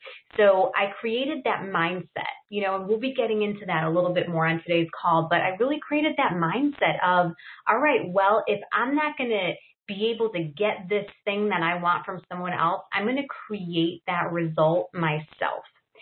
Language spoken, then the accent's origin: English; Chicago, Illinois, United States; I grew up here in Chicago in a lower middle class family.